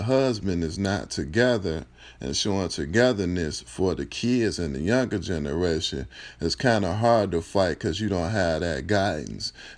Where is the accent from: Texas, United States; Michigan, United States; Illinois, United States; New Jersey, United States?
Michigan, United States; Detroit; Now, see, the problem we have, like, especially where we come from, I'm from Detroit, where it's hard for a group of individuals to get together and shine and really do something.